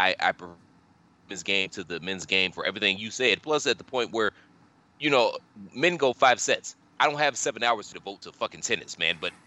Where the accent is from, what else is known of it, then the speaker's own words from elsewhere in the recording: Cleveland, Ohio, United States; full disclosure, I'm from Cleveland. If you didn't know that, now you know.